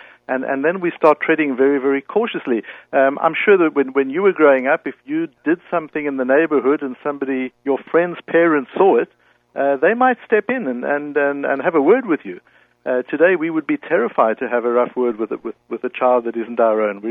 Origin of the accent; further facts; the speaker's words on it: South Africa; now in United States; I'm from South Africa originally, been in the United States for about 15 years now.